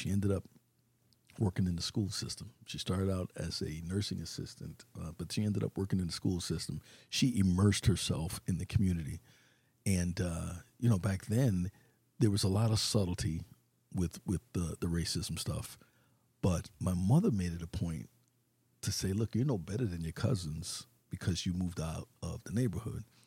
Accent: New Haven, Connecticut, United States; And so they served in New Haven. And I remember growing up in Brookside, it was the greatest experience of my life, man.

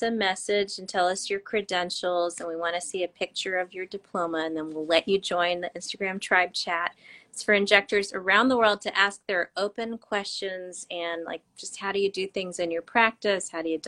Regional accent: Santa Monica, California, United States; also born or lived in Kenya / Malibu; I was born in East Africa, in Kenya, and then grew up in all across the United States, but mainly in Santa Monica and Malibu. And only been to India twice. I'm Punjabi

